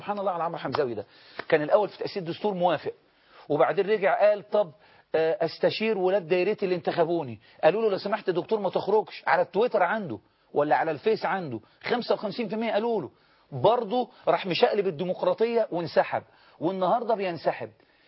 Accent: Egypt; لا يا فندم، عندنا في مصر هنا بس التكويش

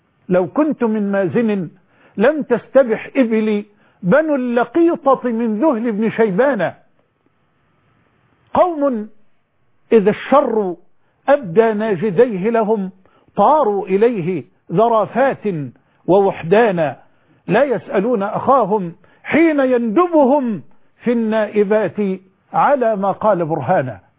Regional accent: Egypt; بلدنا مصر

